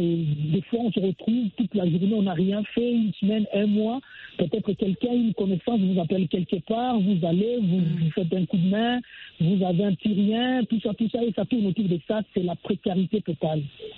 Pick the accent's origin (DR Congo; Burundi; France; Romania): DR Congo; Lubumbashi, Haut-Katanga; Pour preuve, ici chez nous à Lubumbashi aujourd'hui, l'insécurité bat son plein.